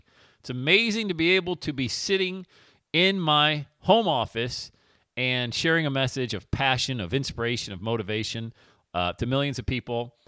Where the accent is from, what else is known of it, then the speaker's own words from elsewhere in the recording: Bradford, Pennsylvania, United States; I was 13 years old growing up in Bradford, Pennsylvania.